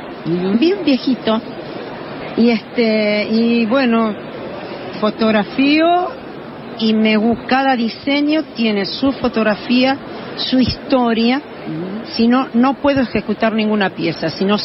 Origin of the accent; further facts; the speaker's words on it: Vicente López, Buenos Aires Province, Argentina; Primero quería aclararte que nací en Buenos Aires.